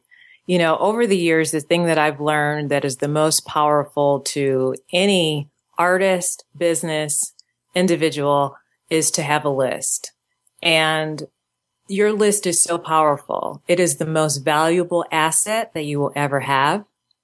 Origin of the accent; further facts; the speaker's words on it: Michigan, United States; she's from Detroit, Michigan. I'm from Michigan. And there was always that bit of pride that she came from Michigan